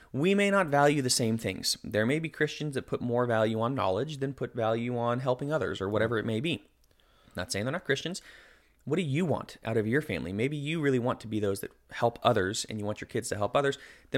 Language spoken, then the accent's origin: English; Colorado, United States; now in Tennessee, United States; We just moved here. We're from Colorado. I think it's fairly strong in Colorado